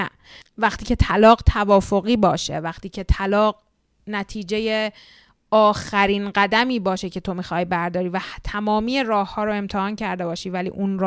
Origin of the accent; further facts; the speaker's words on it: Iran; born there; درسته که ما فارسی زبانیم و توی ایران به دنیا اومدیم و خودمون رو ایرانی ممکنه هویت یابی کنیم